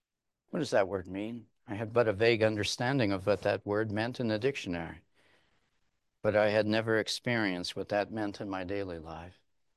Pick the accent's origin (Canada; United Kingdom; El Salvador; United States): Canada; Kapuskasing, Ontario; I remember on one occasion when I visited my hometown and visited a man that was interested in the gospel, and unbeknownst to me, he worked with my father in the same pulp and paper mill up there in Kapuskasing in northern Canada.